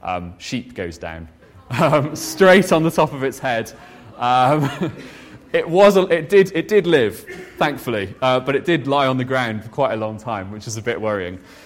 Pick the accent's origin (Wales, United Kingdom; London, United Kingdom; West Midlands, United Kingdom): Wales, United Kingdom; And being Welsh, I do have sheep stories.